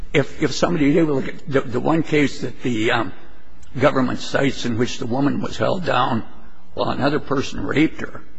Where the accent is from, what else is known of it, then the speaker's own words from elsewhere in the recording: Helena, Montana, United States; I'm from Helena.